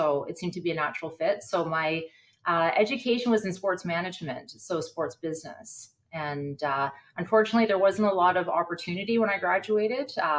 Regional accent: Kingston, Ontario, Canada; I grew up in Kingston, Ontario, and my parents were both military and ex-military, and I'm the youngest of five.

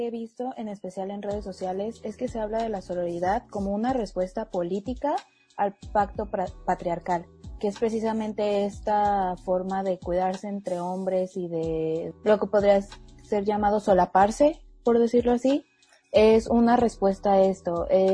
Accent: Mexico; a nosotras como mujeres latinoamericanas, como mujeres mexicanas, significa algo muy, muy en particular los pañuelos verdes

